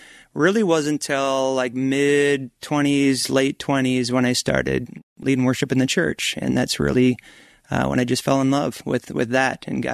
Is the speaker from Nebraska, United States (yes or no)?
no; Minnesota, United States; also born or lived in Colorado Springs, United States / Flagstaff, United States; So I grew up in Minnesota and was gone in Colorado Springs for a year and in Flagstaff, Arizona for 11 years